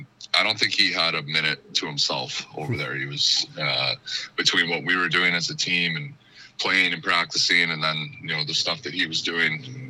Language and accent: English; Canada; As a Canadian, I get to play close to home all the time